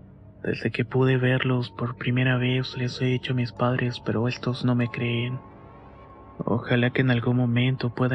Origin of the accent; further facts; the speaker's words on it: Veracruz, Mexico; Veracruz, en un pueblo con un nombre muy difícil de pronunciar y por eso lo voy a omitir. El caso es que mi pueblo natal tiene la costumbre